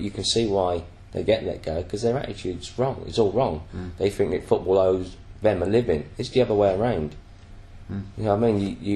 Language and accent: English; Bristol, South West England, United Kingdom; I was originally from Bristol